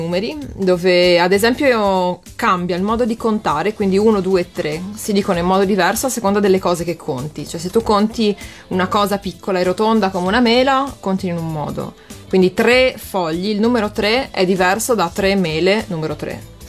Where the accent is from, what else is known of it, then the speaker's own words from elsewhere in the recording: Friuli-Venezia Giulia, Italy; io sono friulana d'origine, quindi del paesello sperduto della provincia friulana da dove vengo